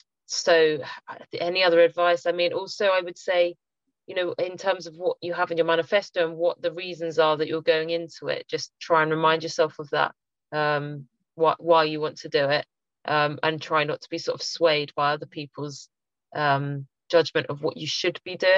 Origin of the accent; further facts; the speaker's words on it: Winchester, South East England, United Kingdom; growing up in Winchester